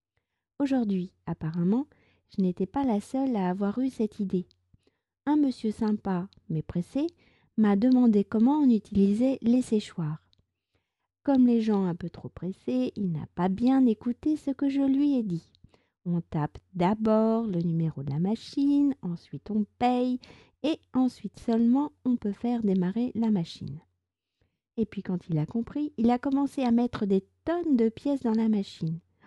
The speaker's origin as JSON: {"language": "French", "country": "France", "said": "je suis française, j'habite près de Paris"}